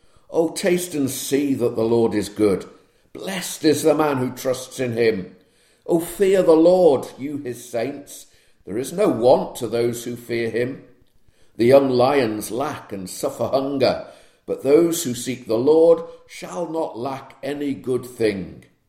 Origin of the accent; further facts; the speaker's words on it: United Kingdom; Maybe it's because I'm British.